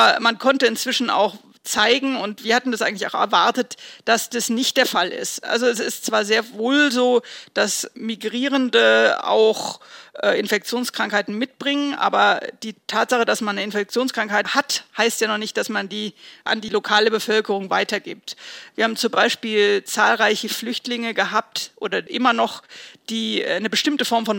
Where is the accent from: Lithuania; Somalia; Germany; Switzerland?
Germany; Heidelberg, Baden-Württemberg; born there; Ich bin in Heidelberg geboren, genau.